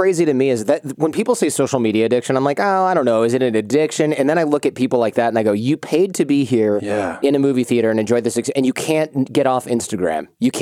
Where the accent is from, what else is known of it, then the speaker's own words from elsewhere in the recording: Troy, Michigan, United States; They're actually from my hometown of Troy, Michigan